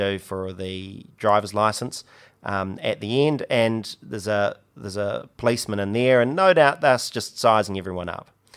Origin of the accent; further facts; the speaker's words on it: New Zealand; because as a New Zealander, I feel a heck of a lot safer